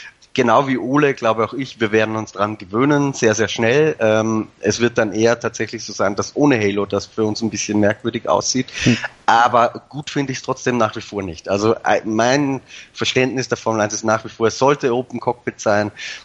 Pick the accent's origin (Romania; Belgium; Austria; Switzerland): Austria; Ich bin ja Österreicher, auch wenn ich weitgehend meinen Dialekt ausgebügelt habe für solche Anlässe.